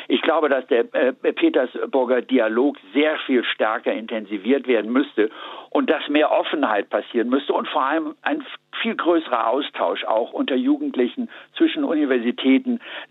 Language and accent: German; Germany; Nur wir als Deutsche haben natürlich jetzt inzwischen, das muss man ganz klar sagen, eine Trump-Hysterie entwickelt.